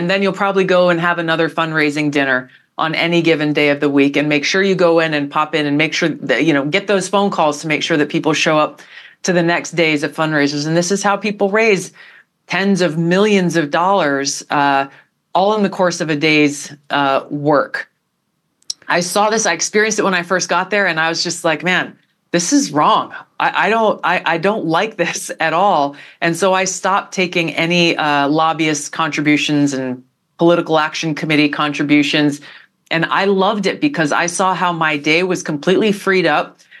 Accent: Hawaii, United States; My home state of Hawaii is vastly different from California or New York or Montana or Texas or Florida.

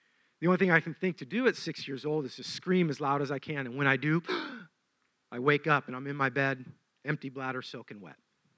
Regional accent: Encinitas, California, United States; I look like a normal kid, you know, blonde hair, blue-eyed kid, growing up in Encinitas.

